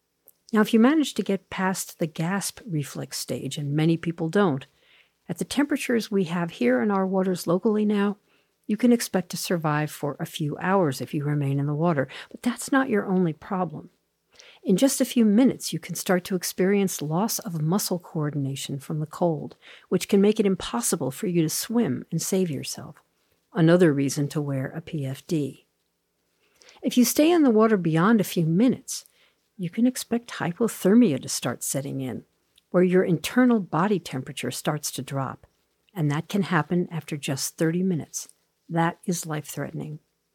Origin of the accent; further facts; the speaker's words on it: New York, United States; I grew up on the East Coast in coastal Long Island in New York.